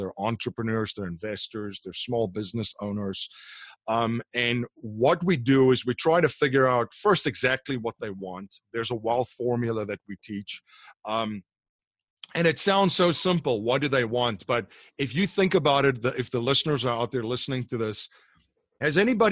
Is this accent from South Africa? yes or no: yes; South Africa; I'm from South Africa. I have family and friends there.